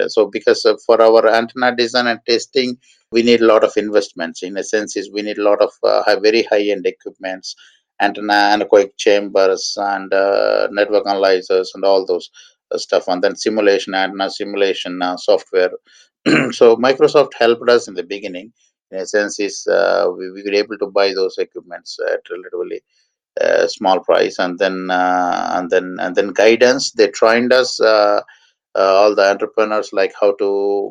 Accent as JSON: {"language": "English", "town": "Ongole", "region": "Andhra Pradesh", "country": "India", "tie": "born or raised there", "said": "it is to my hometown in Ongole"}